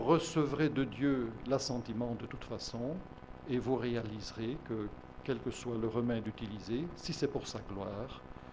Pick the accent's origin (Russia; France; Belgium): Belgium; parce que je suis belge et parce qu'en Belgique